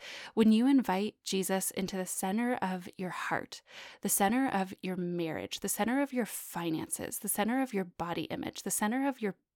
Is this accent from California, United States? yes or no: yes; California, United States; also born or lived in Reno; now in Bentonville, United States; I grew up in California. Marco and I lived in Reno, Nevada for a couple of years. And now we live in the Bentonville, Arkansas area.